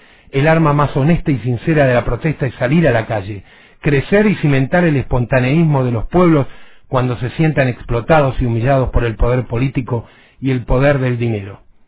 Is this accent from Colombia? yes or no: no; La Plata, Buenos Aires Province, Argentina; a vos ya te habían chupado en mi ciudad de origen, en La Plata, meses antes